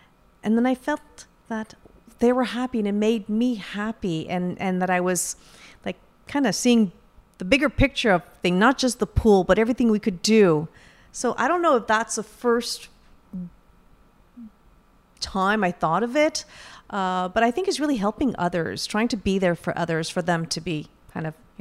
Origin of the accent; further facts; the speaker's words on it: Montreal, Quebec, Canada; I grew up in Montreal, but I spend most of my time in Odonak. You see, my mom's First Nation, Abenaki, and my dad was Hungarian.